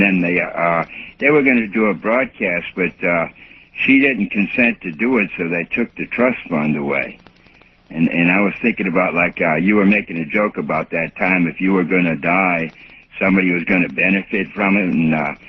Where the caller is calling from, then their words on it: Oklahoma, United States; they were going to have on Channel 11 in Seattle, I'm calling it from Oklahoma